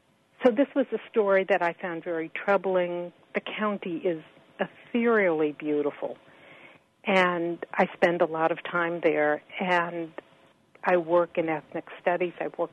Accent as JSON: {"language": "English", "region": "California", "country": "United States", "tie": "born or raised there", "said": "And I was born in Los Angeles. I grew up in California."}